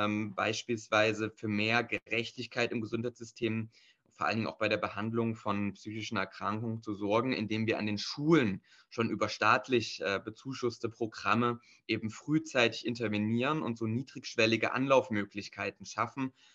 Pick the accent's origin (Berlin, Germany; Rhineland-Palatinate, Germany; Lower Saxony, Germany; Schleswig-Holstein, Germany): Schleswig-Holstein, Germany; In Schleswig-Holstein, wo ich herkomme, gibt es dafür auf jeden Fall Unterstützung.